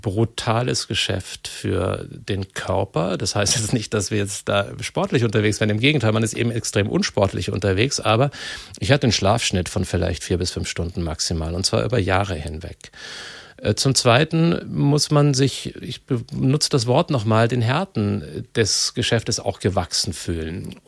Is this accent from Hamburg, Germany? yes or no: no; Bavaria, Germany; accent: Old Bavarian; Oberfranke, wenn es sagen muss, geht schon. Und dann bin ich aber in Oberbayern auf die Schule gegangen. Und in Rosenheim und habe letztlich das Altbayerische und das Fränkische mitbekommen und fühle mich in dem Sinne wirklich als Bayer im breitesten Sinne.